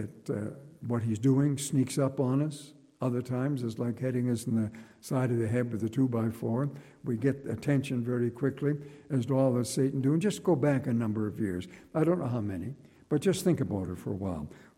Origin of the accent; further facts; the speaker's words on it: Nova Scotia, Canada; I come from Nova Scotia, as you know, and I've often been at the seashore.